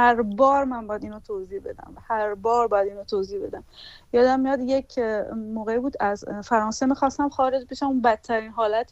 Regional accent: Iran; born there; من تو ایران به دنیا آمدم، من پاسپورت اروپایی ندارم

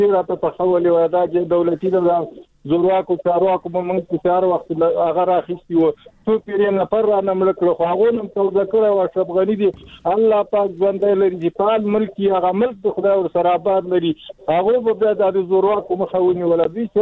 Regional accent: Afghanistan; موږ خو افغانان یو، موږ خو د دې وطن خلک یو.

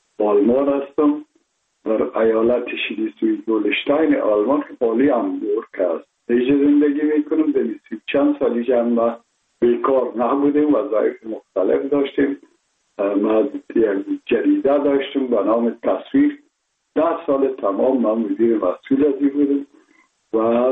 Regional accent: Kabul, Afghanistan; ما متولد شهر کابل هستم، هستم تاجک و از شهر کولی کابل که از پدر پدر از کابل هستم.

